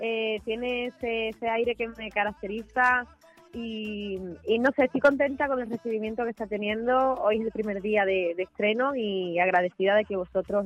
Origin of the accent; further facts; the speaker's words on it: Ayamonte, Andalusia, Spain; Sí, aquí en mi tierra, en mi pueblo, me hicieron hija predilecta y me hicieron una estatua